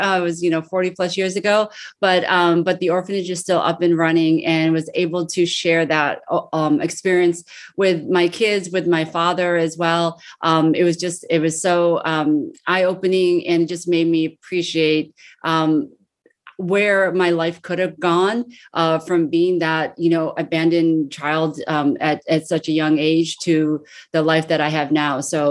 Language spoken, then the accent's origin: English; Fairport, New York, United States; But so I grew up, you know, in Fairport, New York. It was a huge school, like, you